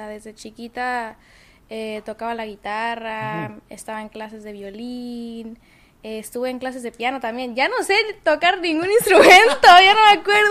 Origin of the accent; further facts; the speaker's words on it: Chihuahua, Mexico; now in Sinaloa, Mexico; yo soy de Chihuahua, pero ahorita vivo en Sinaloa. Ya me considero sinaloense, la verdad, ya tengo 2 años, ya.